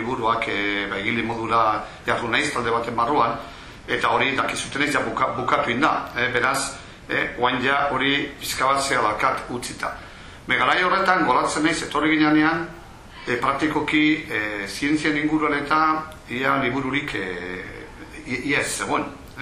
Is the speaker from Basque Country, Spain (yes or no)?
yes; San Sebastián, Basque Country, Spain; Donostikoa naiz, baina Antiguo auzoan